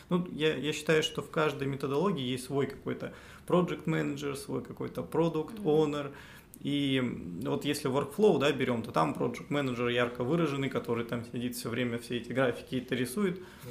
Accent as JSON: {"language": "Russian", "region": "Astana", "country": "Kazakhstan", "said": "ну, я из Астаны, Казахстана."}